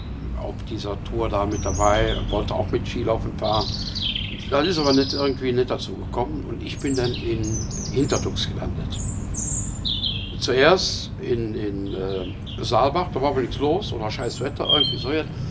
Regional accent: Rommerskirchen, North Rhine-Westphalia, Germany; da geboren bin, lebe ich.

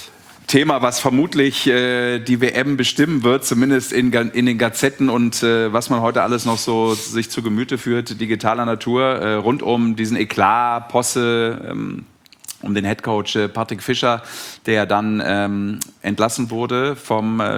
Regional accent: Düsseldorf, North Rhine-Westphalia, Germany; Aber ich als Düsseldorfer darf das nochmal sagen.

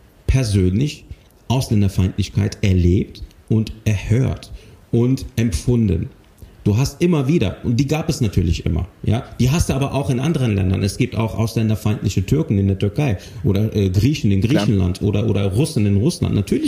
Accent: Cologne, North Rhine-Westphalia, Germany; born there; ich bin Jahrgang 75, ich bin in Köln geboren

